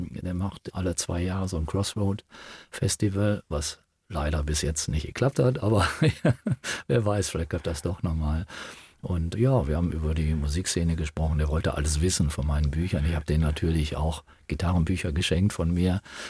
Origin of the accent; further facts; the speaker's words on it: North Rhine-Westphalia, Germany; now in Duisburg, Germany; Und also wir kommen aus dem Ruhrgebiet, ne? Und Helge wohnt in Mülheim, ich wohne in Duisburg.